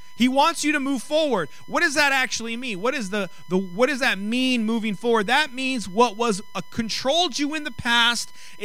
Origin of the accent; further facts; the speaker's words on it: California, United States; My even though I was from the Bay Area, born in the Bay Area, my mother's from Texas, so we all grew up as Cowboy fans in 49er country.